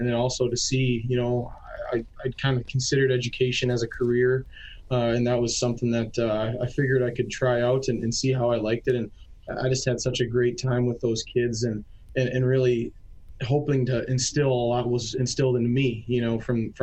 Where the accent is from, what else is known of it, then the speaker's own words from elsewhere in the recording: Freeland, Michigan, United States; and then moved all the way to Michigan. So, you know, growing up in Freeland, Michigan, you know, both my parents, you know, I was a cradle Catholic